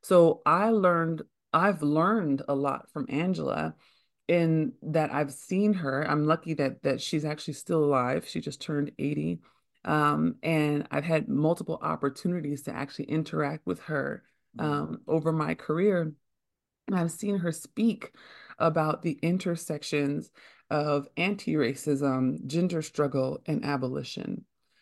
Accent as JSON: {"language": "English", "town": "Oakland", "region": "California", "country": "United States", "tie": "born or raised there", "said": "Growing up in Oakland, California, I grew up in the birthplace of the Black Panther Party."}